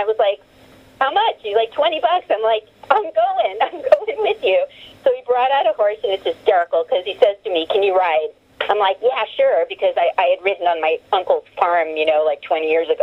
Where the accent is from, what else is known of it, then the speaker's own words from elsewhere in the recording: Santa Barbara, California, United States; born there; I was born in California, in the Santa Barbara area